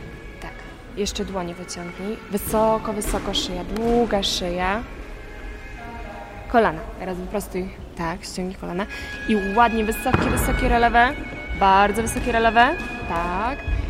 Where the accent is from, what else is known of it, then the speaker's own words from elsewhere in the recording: Podlaskie Voivodeship, Poland; Pochodzę z okolic Białegostoku.